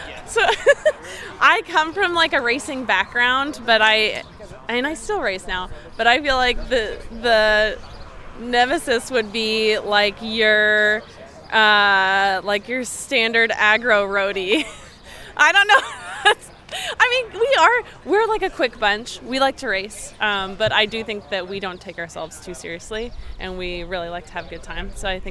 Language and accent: English; Seattle, Washington, United States; I'm from Seattle, Washington